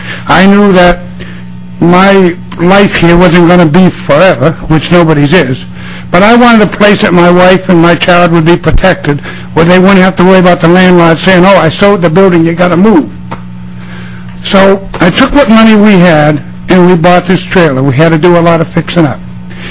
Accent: Vermont, United States; now in Minnesota, United States; I am low-income family. I originally came from Vermont. The reason I came from Vermont, we had to sell our home

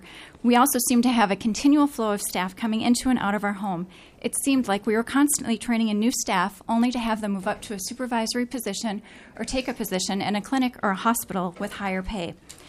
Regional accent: St. Cloud, Minnesota, United States; from St. Cloud, Minnesota.

